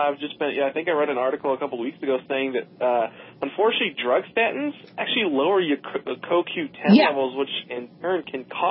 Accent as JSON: {"language": "English", "town": "Portland", "country": "United States", "said": "Actually, I just moved to the city. I'm actually from Portland, but I moved here about 2-3 weeks ago."}